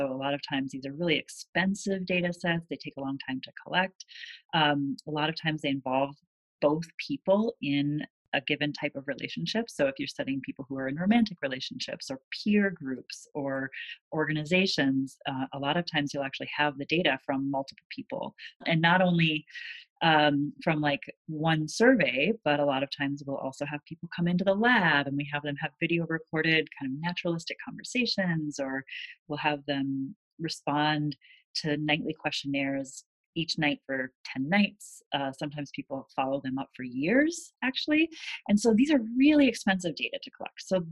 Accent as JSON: {"language": "English", "region": "Minnesota", "country": "United States", "lives_now": "Chapel Hill, United States", "said": "I'm from Minnesota."}